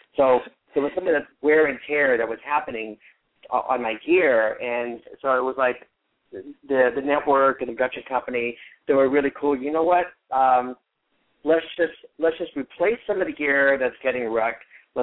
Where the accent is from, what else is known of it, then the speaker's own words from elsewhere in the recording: New Orleans, Louisiana, United States; moved away as an adult; now in Hollywood, United States; And I moved to Hollywood from New Orleans, and once I got to Hollywood, I would go back to visit my parents, and it was on a return visit to New Orleans